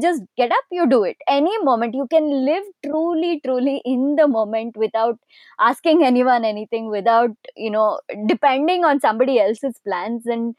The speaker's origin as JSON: {"language": "English", "town": "Bangalore", "region": "Karnataka", "country": "India", "tie": "born or raised there", "said": "growing up in Bangalore, Bangalore is one of the fairly safer cities in India, honestly."}